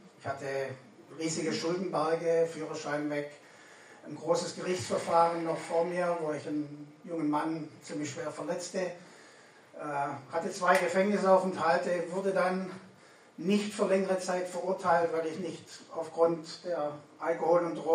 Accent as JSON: {"language": "German", "town": "Ravensburg", "region": "Baden-Württemberg", "country": "Germany", "tie": "born or raised there", "also_born_or_lived": "Montreal, Canada", "said": "Ich bin geboren in Montreal, Kanada, bin da bis zum 7. Lebensjahr aufgewachsen, weil meine Eltern dorthin gezogen sind und mein Vater dort gearbeitet hat. Dann sind wir zurück nach Ravensburg."}